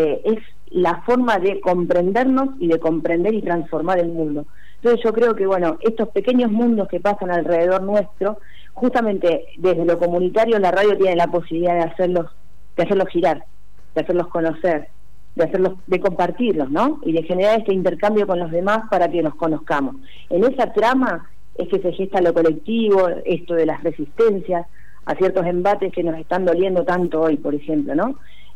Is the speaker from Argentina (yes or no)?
yes; Rosario, Santa Fe, Argentina; moved away; soy de Rosario, hace 20 años que estoy